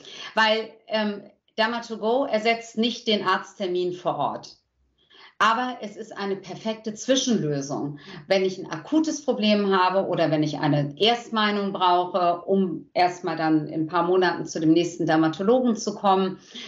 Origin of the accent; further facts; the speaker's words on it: Hamburg, Germany; Ich als Hamburgerin hoffe